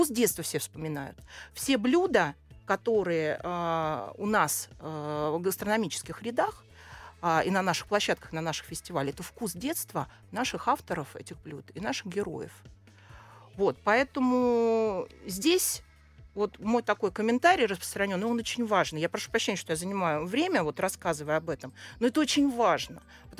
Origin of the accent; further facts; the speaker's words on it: Dolgoprudny, Moscow Oblast, Russia; Я сама из Долгопрудного, из Подмосковья, но это считается одно и то же, потому что всю жизнь и в Москве, и работаем, и живем рядом.